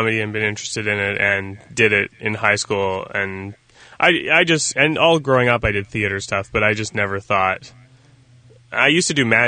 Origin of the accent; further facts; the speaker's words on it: Canada; I'm Canadian, so that's where I'm from.